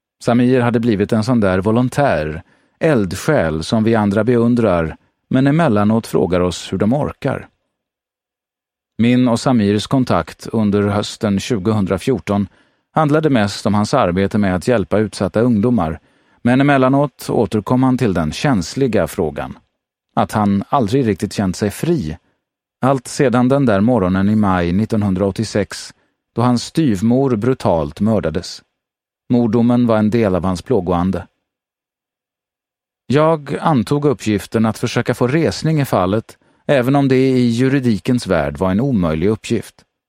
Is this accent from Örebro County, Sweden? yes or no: yes; Örebro, Örebro County, Sweden; under min uppväxt i Örebro fick jag höra om